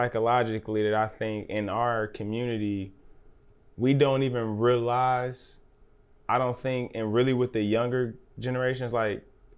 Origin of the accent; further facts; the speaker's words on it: Dayton, Ohio, United States; being a black male and growing up in the West Side, there's like this hard case, hard, tough thing that's like, talking smack is my pride.